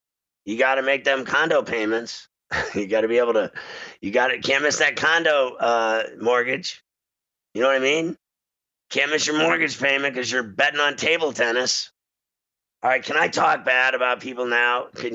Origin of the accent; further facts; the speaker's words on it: Pittsburgh, Pennsylvania, United States; Anyway, I grew up in Pittsburgh, right? So I'm a huge supporter of the Steel City.